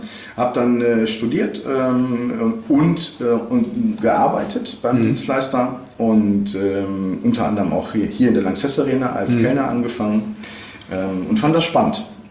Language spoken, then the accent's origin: German; Bocholt, North Rhine-Westphalia, Germany; also als gebürtiger Bocholter, also als Niederrheiner, ist man ja eigentlich nicht so der typische Bocholter.